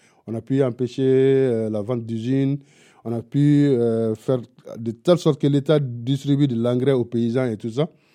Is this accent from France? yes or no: no; Mali; French is a second language; J'ai appris le français à l'école parce que au Mali, la loi dit qu'on doit être scolarisé à l'âge de 7 ans.